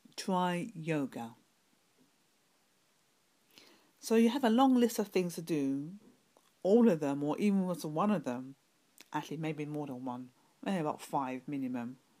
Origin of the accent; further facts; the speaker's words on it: London, United Kingdom; from London, UK.